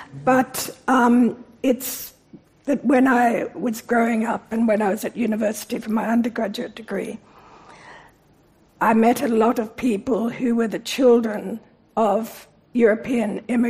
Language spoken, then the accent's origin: English; Sydney, New South Wales, Australia; also born or lived in Melbourne; In Sydney, I mean, Sydney's in my DNA. I grew up in Sydney, although I was born in Melbourne.